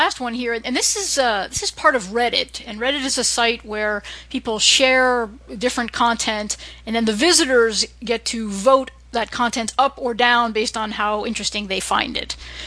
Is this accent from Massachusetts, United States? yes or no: yes; Somerville, Massachusetts, United States; sometimes I don't even say I'm from Somerville. I say I'm from Spring Hill.